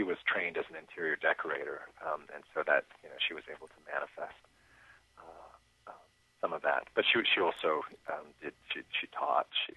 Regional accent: Singapore; born there; also born or lived in San Francisco / London / Netherlands / Greenwich, Connecticut; I was born in Singapore.

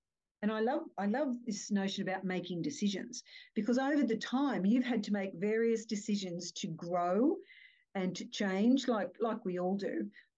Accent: Australia; I grew up in Australia

